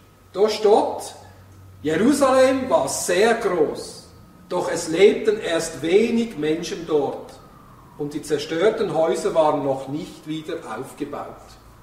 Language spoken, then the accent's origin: German; Pratteln, Basel-Landschaft, Switzerland; wo ich herkomme, das Bratteln, das war auch ein Dörfchen, oder? Aber das ist explodiert durch die industrielle Entwicklung und heute ist das ein Dorf, aber eigentlich eine Stadt mit 17'000 Einwohnern und es ist alles zersiedelt.